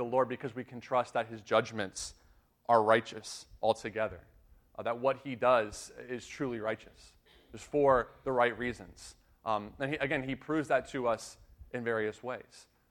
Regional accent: Tampa, Florida, United States; I grew up in Tampa, Florida, and I really believed that.

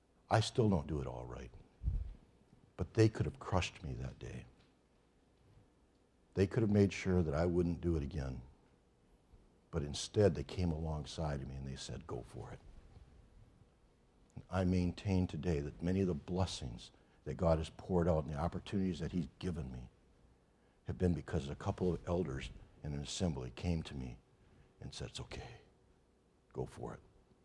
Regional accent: Owosso, Michigan, United States; When I was at the chapel that I was born and raised at in Owosso, the elders came up to me when I was about 15, 16 years old

